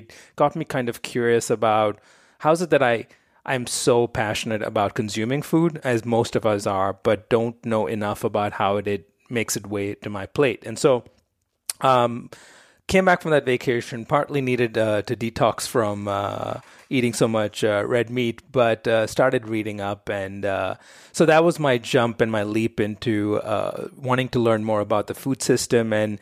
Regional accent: Mumbai, Maharashtra, India; I grew up in Bombay, India, and I started my professional career as an attorney.

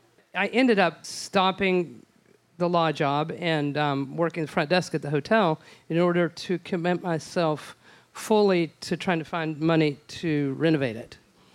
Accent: Odessa, Texas, United States; I'm from West Texas. And in my hometown, beautiful Odessa, my family is still in the ranching business

